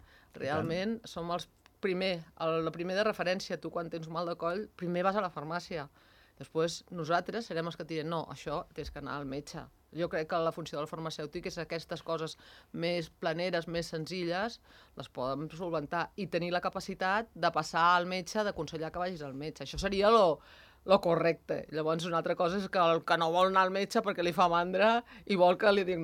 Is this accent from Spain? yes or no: no; Andorra; la gent sap que sóc d'Andorra. I jo sempre dic, jo sóc d'Andorra.